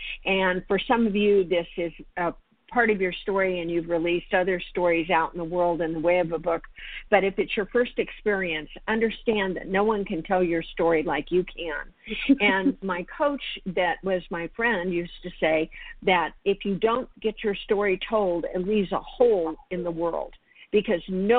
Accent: San Antonio, Texas, United States; born there; Texas happens to be my home state. I was born in San Antonio, so I have a tremendous affinity for Texas and Texans.

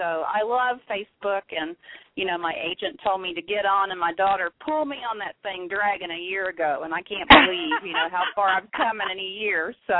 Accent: Normal, Illinois, United States; I just had one at Barnes & Noble in Bloomington, Normal, Illinois, which is Normal is my hometown, this past weekend

